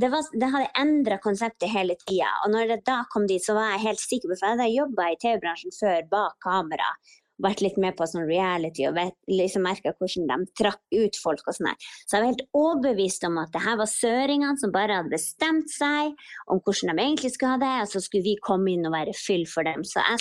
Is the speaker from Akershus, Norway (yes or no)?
no; Indre Billefjord, Finnmark, Norway; jeg kommer ifra Indre Billefjord